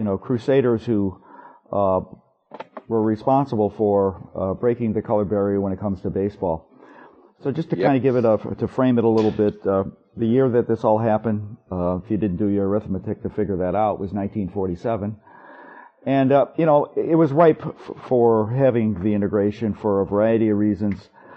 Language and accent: English; St. Louis, Missouri, United States; I'm from St. Louis.